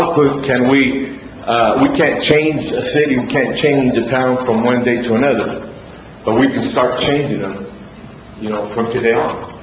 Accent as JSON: {"language": "English", "town": "Othello", "region": "Washington", "country": "United States", "tie": "born or raised there", "also_born_or_lived": "Portland", "said": "I've lived here in Othello for 52 years. I was born in Portland, shortly moved into Othello"}